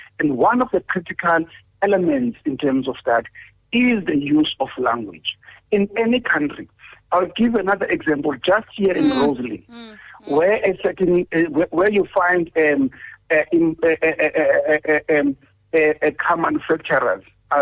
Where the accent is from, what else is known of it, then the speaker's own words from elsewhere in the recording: South Africa; So that is why I'm saying we need to understand these particular issues as South African people.